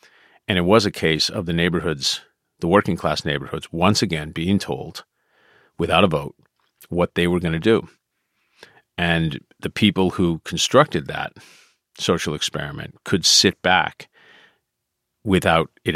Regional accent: Dorchester, Massachusetts, United States; take the subway from Columbia Station, which is where I grew up in Dorchester, to Harvard Square, get out.

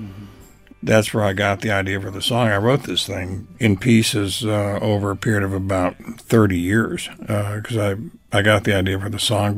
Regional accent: San Antonio, Texas, United States; Well, raised in San Antonio, started my music career in San Antonio.

